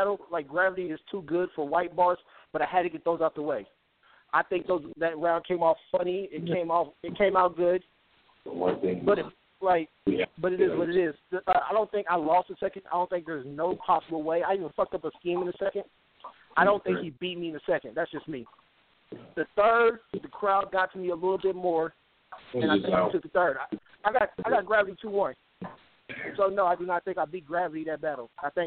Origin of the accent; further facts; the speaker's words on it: Kansas City, Missouri, United States; Like I'm from South Kansas City.